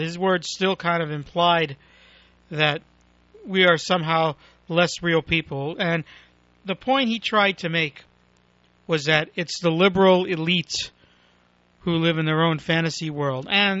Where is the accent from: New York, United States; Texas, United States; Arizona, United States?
New York, United States; Brooklyn; I used to like the Mets. I grew up in Brooklyn.